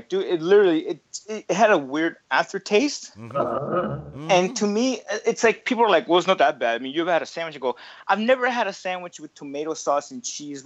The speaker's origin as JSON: {"language": "English", "region": "Sicily", "country": "Italy", "tie": "born or raised there", "said": "Back in my hometown of Sicily, mm-hmm. we very, very rarely use toppings. Toppings are more of like a, you know, American thing. So in Italy, pretty much, in Italy, you get you"}